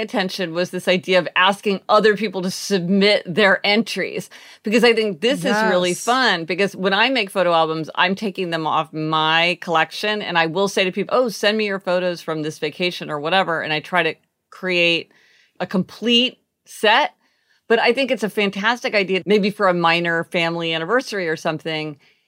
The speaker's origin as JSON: {"language": "English", "town": "Kansas City", "region": "Missouri", "country": "United States", "said": "we're from Kansas City, Missouri."}